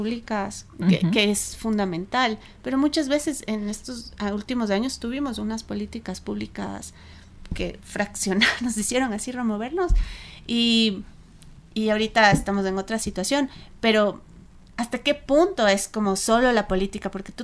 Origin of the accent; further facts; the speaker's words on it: Ecuador; como latinoamericanos, no sé, sí, sí. en este caso ecuatorianos